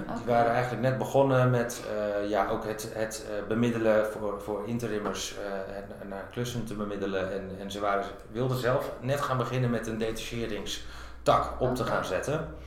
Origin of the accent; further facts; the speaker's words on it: Hilversum, North Holland, Netherlands; also born or lived in Amsterdam; En in Hilversum getogen. Toen ben ik een jaar of 6 geleden naar Utrecht verhuisd. En daar woon ik nu nog steeds.